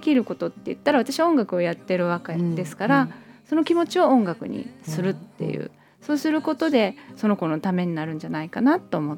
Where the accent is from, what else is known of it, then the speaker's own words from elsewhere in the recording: Germany; 子供の頃はドイツに住んでまして、はい、帰国子女なんですね、うん、ですので結構ドイツの文化で育ったところがありますので